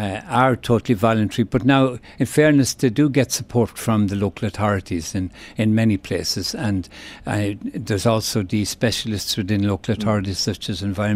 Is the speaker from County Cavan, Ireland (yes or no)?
yes; Ballyjamesduff, County Cavan, Ireland; I'm from Ballygemstuff, and the priest entered the tidy towns back in the late 50s